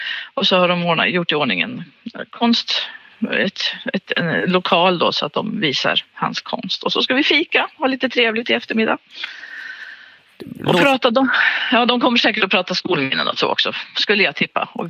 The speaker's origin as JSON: {"language": "Swedish", "town": "Vingåker", "region": "Södermanland", "country": "Sweden", "said": "Jag kommer ju från Vingåker egentligen i Sörmland, så det var där jag jobbade som musiklärare."}